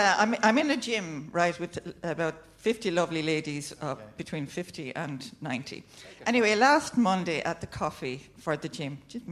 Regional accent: Ballygunner, Munster, Ireland; I'm from Ballygunner, the home of the club All-Ireland champions.

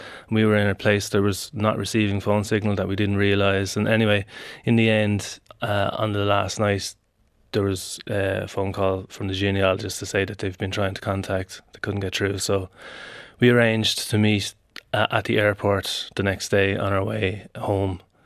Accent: Ireland; I'm from Ireland and what I'm about to tell you might shock you. that I was born in 1984.

